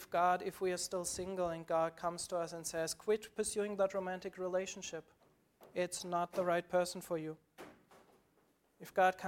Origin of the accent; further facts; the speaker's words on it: Germany; English is a second language; growing up in Germany, growing up being very sheltered, having enough to eat all the time